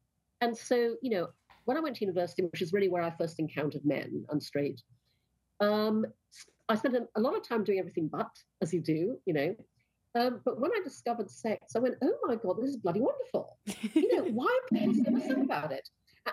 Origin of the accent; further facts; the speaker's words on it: Brunei; I grew up in Brunei, in Borneo, where nobody talks about sex, you know, openly.